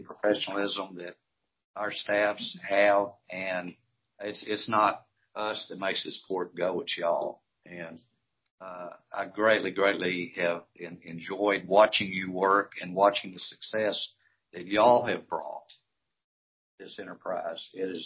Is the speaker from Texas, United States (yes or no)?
yes; Texas, United States; As y'all know, I grew up in West Texas in the Permian Basin.